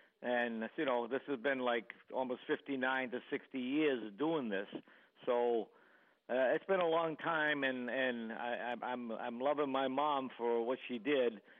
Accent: Boston, Massachusetts, United States; I come from Boston, around Boston, Massachusetts.

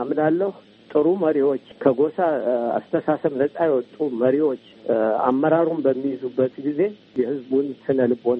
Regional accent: Gondar, Amhara, Ethiopia; እኔ ለምሳሌ ጎንደር ተወልጄ አድጌ

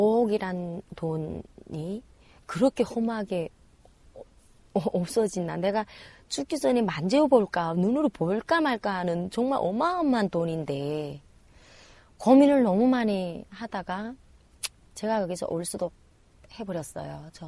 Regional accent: North Korea

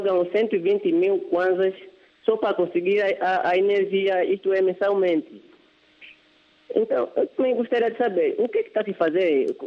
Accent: Huambo, Angola; now in Lunda Norte, Angola; Sim, eu sou natural do Uambo, mas neste momento encontro-me na província da Luanda Norte.

